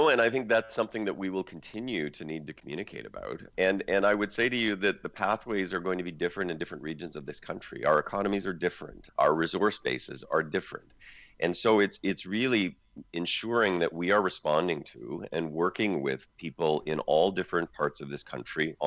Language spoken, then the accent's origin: English; Saskatchewan, Canada; I grew up in Saskatchewan. I mean, I'm a British Columbia MP, but I grew up in Saskatchewan. I worked for the province of Saskatchewan. All my family lives in Saskatchewan and Alberta.